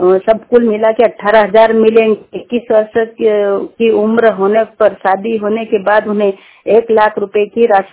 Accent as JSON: {"language": "Hindi", "region": "Madhya Pradesh", "country": "India", "said": "मैं पाटी तहसील के ग्राम लाइजापी की निवासी हूँ।"}